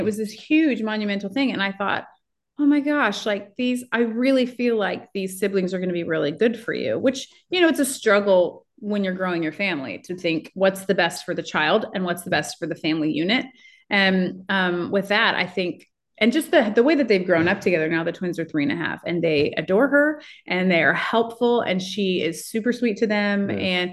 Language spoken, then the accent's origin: English; Midwest, United States; I'm from the Midwest, so I sort of get that.